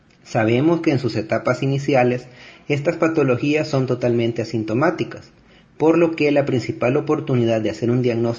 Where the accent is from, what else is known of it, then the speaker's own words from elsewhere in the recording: El Salvador; Creo que en mi país, muchas enfermedades renales crónicas que terminan en insuficiencias podrían al menos retrasarse, si no es que evitarse, con una adecuada educación a los pacientes, iniciando desde el laboratorio.